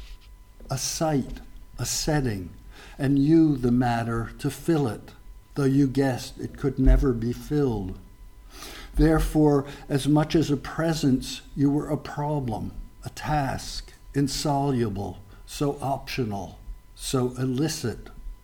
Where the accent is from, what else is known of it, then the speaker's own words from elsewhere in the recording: Newark, New Jersey, United States; And it was mentioned I grew up in Newark, and Port Newark was where the planes were gathered to be sent over here.